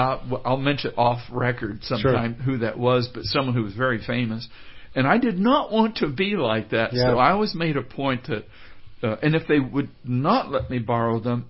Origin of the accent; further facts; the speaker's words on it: Kansas, United States; I wrote a brief note saying I'm from Kansas, you know, in L.A. for the summer